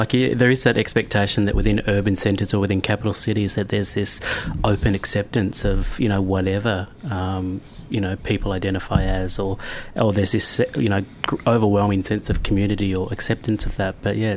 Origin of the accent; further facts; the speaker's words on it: Echuca, Victoria, Australia; I grew up in Echuca earlier and I didn't come out till I was 24 as a gay man